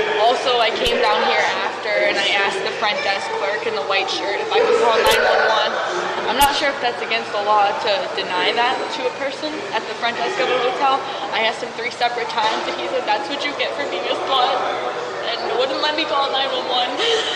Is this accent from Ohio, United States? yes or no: yes; Berea, Ohio, United States; I'm calling my friends from Cleveland because I'm from Berea.